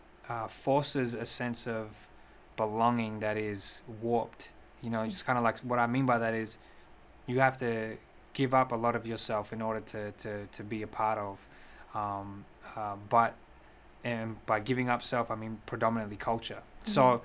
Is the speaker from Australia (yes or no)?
yes; Sydney, New South Wales, Australia; being born and raised in Sydney, Australia, two migrant parents in a country that has a history of, you know, a harsh brand of assimilation to the mainstream.